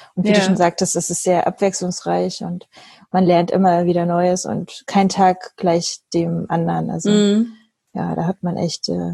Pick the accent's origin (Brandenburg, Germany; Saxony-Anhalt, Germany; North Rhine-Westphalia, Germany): Saxony-Anhalt, Germany; Bitterfeld-Wolfen; Eigentlich komme ich aus Bitterfeld-Wolfen, also das ist in Sachsen-Anhalt.